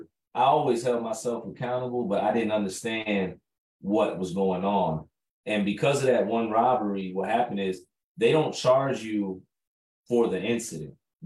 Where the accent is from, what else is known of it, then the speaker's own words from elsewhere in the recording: Chicago, Illinois, United States; And I'm from Chicago, and Chicago is one of the biggest cities over here in the States.